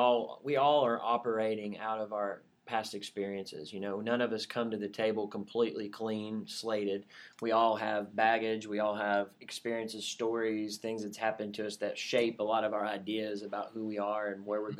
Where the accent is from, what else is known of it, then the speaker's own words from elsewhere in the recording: Berea, Kentucky, United States; I grew up in Berea, Kentucky, small town